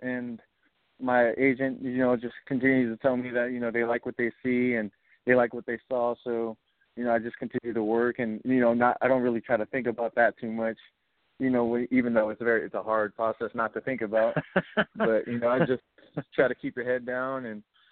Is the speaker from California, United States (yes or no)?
yes; Oceanside, California, United States; Actually, I'm from Oceanside, California.